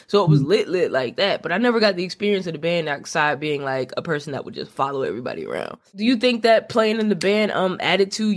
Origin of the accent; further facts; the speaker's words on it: Harrison, New Jersey, United States; That was 8th grade for me, but my mom was a school teacher there, so I grew up in Harrison.